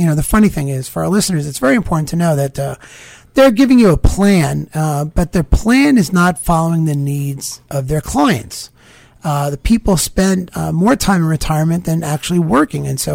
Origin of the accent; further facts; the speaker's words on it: New York, United States; You know, I'm from Long Island.